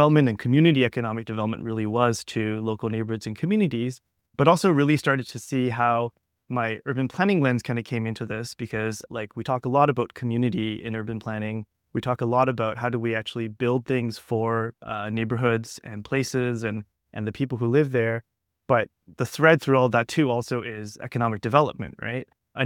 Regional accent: Scarborough, Ontario, Canada; And I grew up in Scarborough, so I kind of was aware of the story, right?

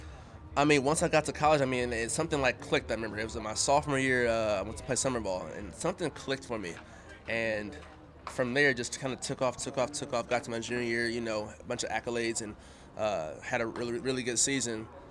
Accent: Oakland, California, United States; I'm from Oakland, California. It started there. I mean, I grew up playing every sport.

